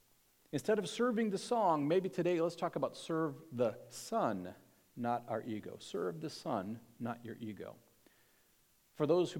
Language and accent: English; Michigan, United States; As you might know, I grew up near Detroit, and of course, Motown was still a pretty big deal in the late 60s, early 70s